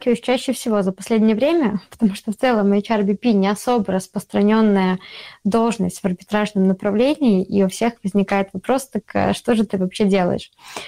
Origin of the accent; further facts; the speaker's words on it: Belarus; я из Беларуси